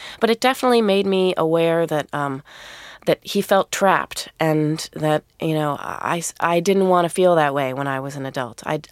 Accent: New York, United States; You know, I'm a New Yorker

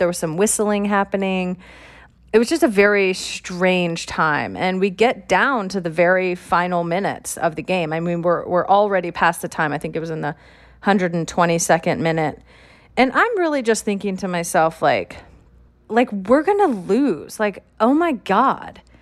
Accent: California, United States; I'm from California.

